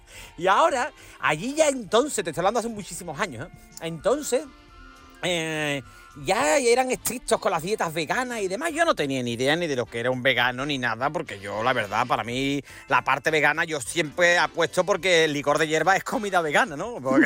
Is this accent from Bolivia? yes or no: no; Seville, Andalusia, Spain; si soy de Sevilla